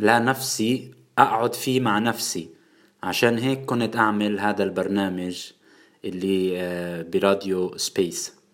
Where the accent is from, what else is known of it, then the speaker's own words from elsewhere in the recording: Jerusalem, Palestine; مرة وأنا صغير كنت ماشي بالقدس مع أبوي